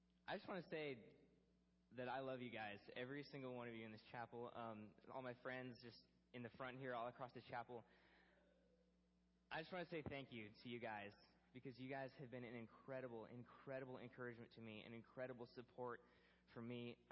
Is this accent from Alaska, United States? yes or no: yes; Alaska, United States; When me and my brother were growing up in Alaska, we were so far away from any of our family